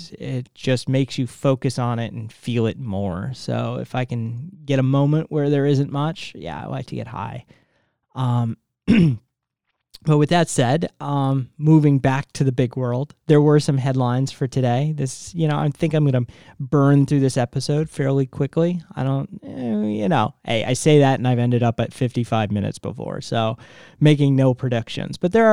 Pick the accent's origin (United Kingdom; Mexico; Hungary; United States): United States; New England; Trust me, I'm from back east. I'm from New England originally.